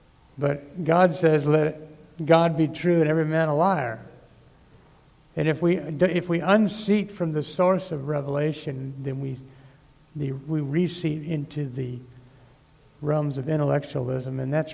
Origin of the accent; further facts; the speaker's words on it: Colorado, United States; moved away as an adult; also born or lived in Tulsa, United States; As soon as I left home, it's so bad. I mean, I moved from Colorado to Tulsa, Oklahoma